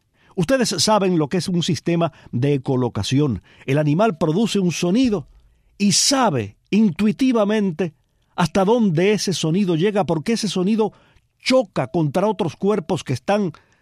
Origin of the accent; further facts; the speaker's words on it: Cuba; moved away; los cubanos no fuimos marineros o tan marineros como los españoles